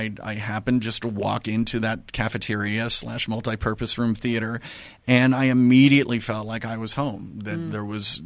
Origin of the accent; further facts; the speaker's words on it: Arroyo Grande, California, United States; I grew up in Arroyo Grande. San Luis was always the big city. We used to come up here and go to Mervyn's.